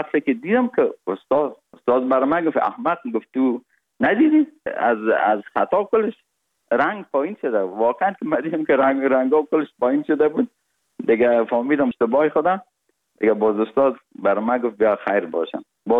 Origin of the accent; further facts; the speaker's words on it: Kabul, Afghanistan; also born or lived in Parwan; تولدم در ولایت پروان شده و بعد از او 40 روزه بودیم که پدرم مرا کابل آورد، چون وظیفهشان در کابل بود و ما در سایه کوتی سنگی کابل بزرگ شدیم.